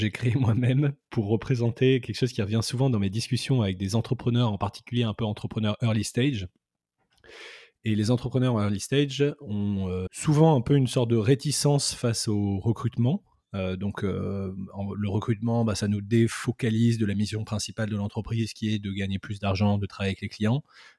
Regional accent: Bordeaux, Nouvelle-Aquitaine, France; also born or lived in Madagascar / Paris; Moi, je suis bordelais d'origine. J'ai grandi à Bordeaux. J'ai passé une partie de mon enfance à l'étranger, à Madagascar. Et puis ensuite, j'ai fait des études, j'ai étudié à Paris.

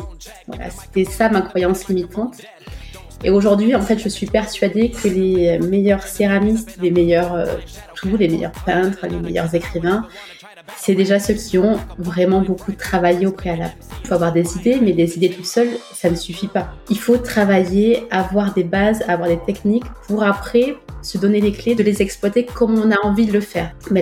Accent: Agen, Nouvelle-Aquitaine, France; Et je suis d'Agen.

